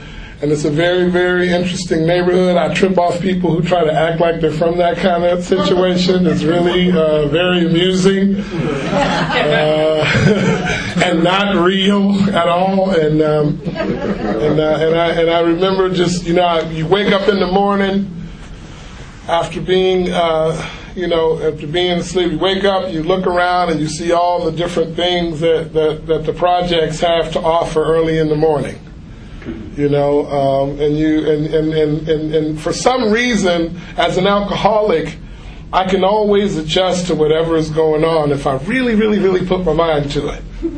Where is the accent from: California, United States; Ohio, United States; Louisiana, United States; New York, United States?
California, United States; Watts; I grew up in Watts. I am from Watts. I mean, I sound like I'm from Watts, but I am. I am from Watts. I went to school in the San Fernando Valley for 6 years.